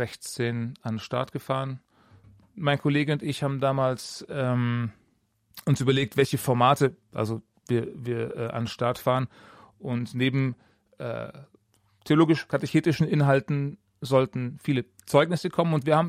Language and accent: German; Ravensburg, Baden-Württemberg, Germany; Also ich bin in Ravensburg aufgewachsen.